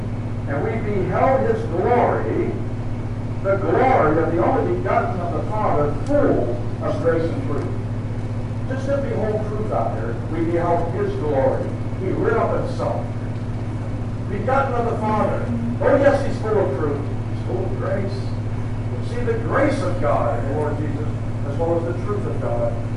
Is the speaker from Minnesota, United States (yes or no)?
no; Pittsburgh, Pennsylvania, United States; But Brother Ralph comes from New England originally, and I come from Pittsburgh.